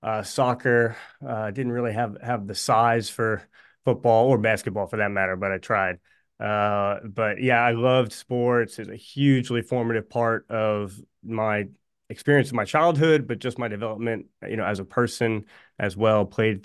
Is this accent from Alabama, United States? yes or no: no; New Jersey, United States; Sure. I grew up in New Jersey. That's sort of ingrained in you when you're from Jersey. You know, it just kind of comes out after your name … from New Jersey.